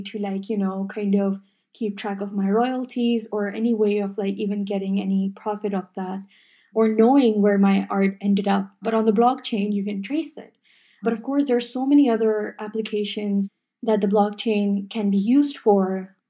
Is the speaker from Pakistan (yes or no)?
yes; Pakistan; something that really inspired me and empowered me as a Pakistani woman myself